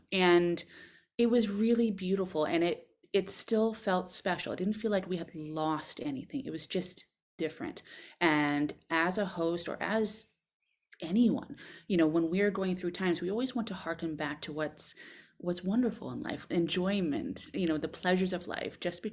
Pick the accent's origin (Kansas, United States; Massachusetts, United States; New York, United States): Massachusetts, United States; Boston; now in Berkshire Mountains, United States; And again, I'm from New England. Mm-hmm. I'm originally from Boston. Now I live out in the Berkshire Mountains